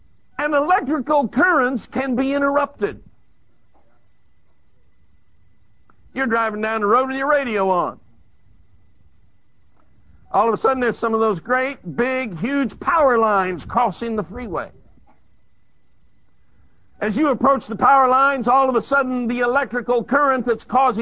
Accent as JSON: {"language": "English", "region": "Colorado", "country": "United States", "tie": "born or raised there", "said": "I was raised in Southern Colorado, and I thought, I'm going to drive up through the San Luis Valley."}